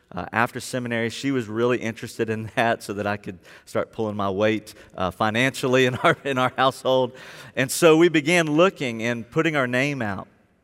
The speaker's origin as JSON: {"language": "English", "town": "Birmingham", "region": "Alabama", "country": "United States", "tie": "born or raised there", "said": "I was in youth group growing up in Birmingham, Alabama"}